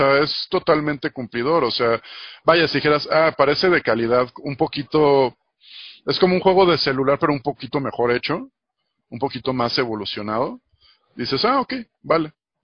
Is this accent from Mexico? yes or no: yes; Mexico; Como que te pongan atención como consumidor, como mexicano y eso.